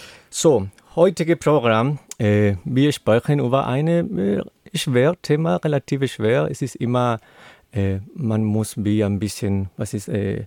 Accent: Chile; German is a second language; Und ich komme aus Chile und mit Familie aus Chile und Peru

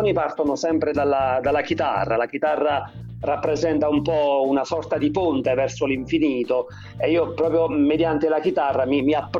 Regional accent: Molise, Italy; also born or lived in Belgium; quindi partiamo dal nome. Sono musicista, cantautore molisano, sono nato in Belgio, vivo in Italia da molti anni

